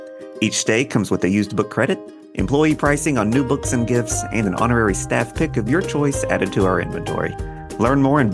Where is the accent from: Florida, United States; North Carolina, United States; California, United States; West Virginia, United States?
West Virginia, United States; today we are in my home state of West Virginia